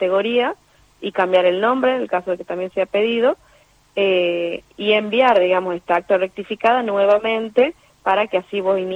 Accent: Tucumán, Argentina; acá yo soy de Tucumán

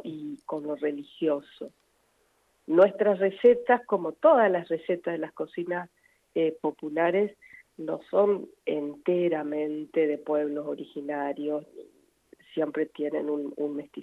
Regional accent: Esquina, Corrientes, Argentina; yo soy de Esquina, una ciudad que está muy cerca de Entre Ríos, con la ruta nacional que atraviesa mi pueblo

